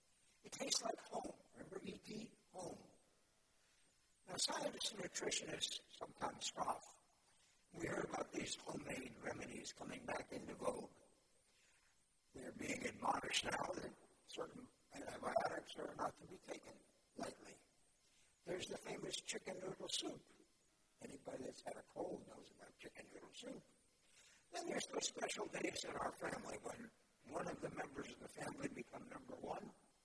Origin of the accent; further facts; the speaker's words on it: the South, United States; I was from the South, and so my favorite Southern dish is chicken and dumplings.